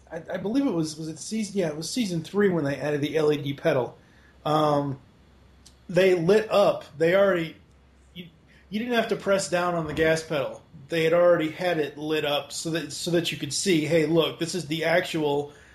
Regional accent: Massachusetts, United States; because I'm originally from Massachusetts, so...

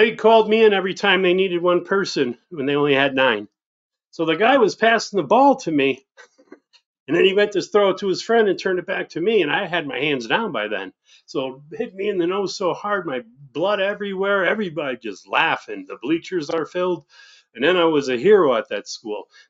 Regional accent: Albany, New York, United States; born there; I was born in Albany, New York.

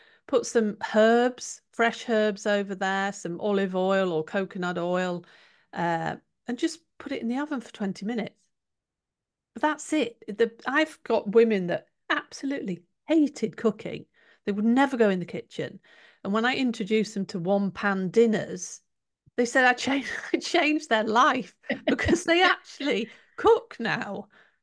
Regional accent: United Kingdom; because I'm British

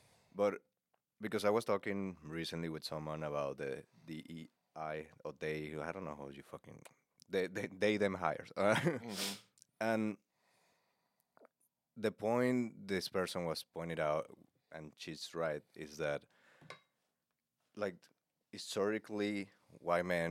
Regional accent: the South, United States; It's like, you might see a difference between me and the rest of the lineup. And it's because I'm from the South.

